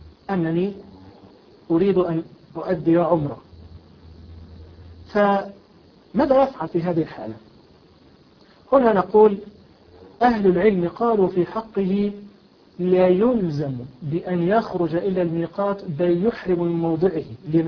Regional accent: Egypt; يعني خاصة عندنا في مصر رحلات الحج أو العمرة تحديدا يذهبون فيها أولا إلى المدينة

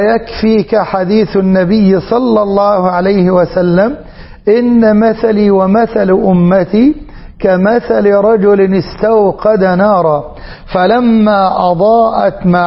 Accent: Egypt; اللهم اجعل بلادنا مصر وسائر بلاد المسلمين واحة للأمن والأمان

